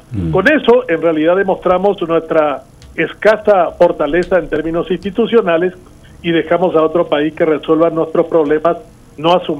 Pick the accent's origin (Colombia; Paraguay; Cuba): Paraguay; Los únicos que no la conocemos ni no la admiramos somos los paraguayos.